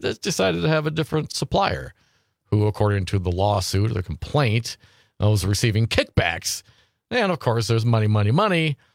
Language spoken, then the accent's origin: English; Appleton, Wisconsin, United States; I grew up in Appleton, Wisconsin.